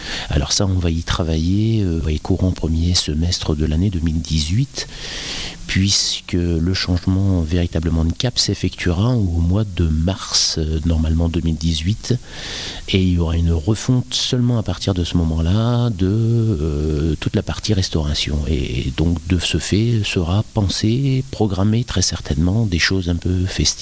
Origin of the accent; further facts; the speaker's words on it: northern France, France; je viens d'arriver sur l'établissement et en l'occurrence aussi dans la région puisque je viens du nord de la France.